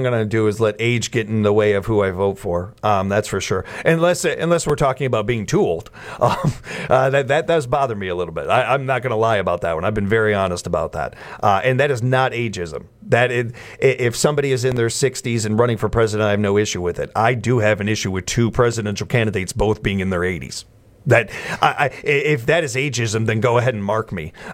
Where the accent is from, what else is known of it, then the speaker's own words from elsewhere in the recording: Chicago, Illinois, United States; I grew up in Chicago. I know politics.